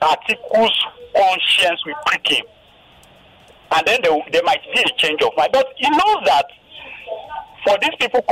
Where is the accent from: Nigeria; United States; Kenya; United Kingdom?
Nigeria; Ordinarily, as a Nigerian, mm-hmm. I will want a southeastern president.